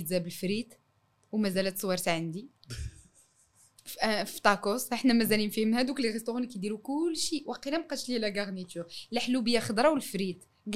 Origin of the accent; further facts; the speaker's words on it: Morocco; كاين كتاب ديال كسكسو كيعد كميان دو كسكسو عندنا في المغرب